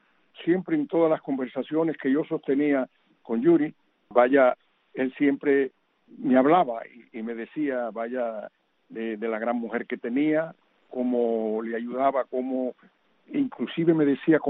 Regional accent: Cuba; moved away as an adult; yo tuve que salir de Cuba obligatoriamente a principios de 1961, que era muy joven cuando aquello, pero el 15 de mayo de 1961 tuve que salir de mi patria

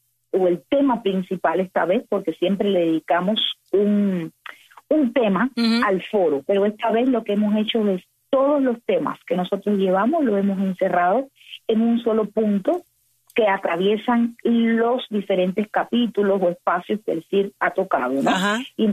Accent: Cuba; porque es que aún y todos somos cubanos y cubanas, ¿verdad?

